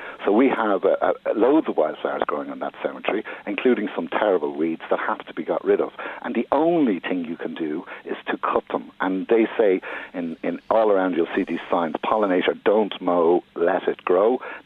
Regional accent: Dún Laoghaire, Leinster, Ireland; well, I grew up in Dunleary, and I know Dean's Grange Cemetery very, very well.

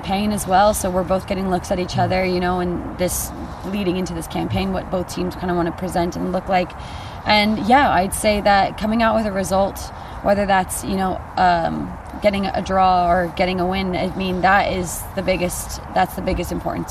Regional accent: Ireland; And I mean, we're Irish, like, it's always going to be that way.

